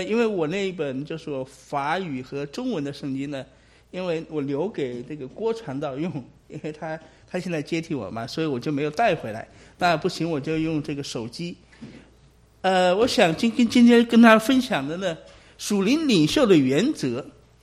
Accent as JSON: {"language": "Chinese", "country": "China", "said": "特别是我们中国人对这个头衔是非常在意的"}